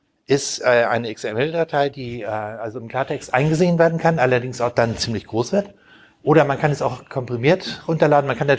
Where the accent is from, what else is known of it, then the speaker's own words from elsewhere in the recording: Hamburg, Germany; ich komme aus Hamburg